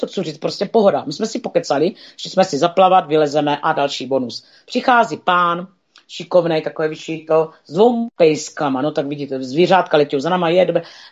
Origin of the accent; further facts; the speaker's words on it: Moravia, Czechia; My vždycky, když jsme řekli s Pájou, že jsme z Moravy